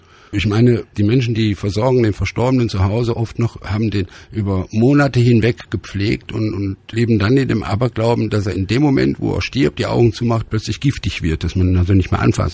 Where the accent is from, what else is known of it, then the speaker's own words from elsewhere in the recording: North Rhine-Westphalia, Germany; Ich komme ja aus dem Rheinland, aus dem Ruhrgebiet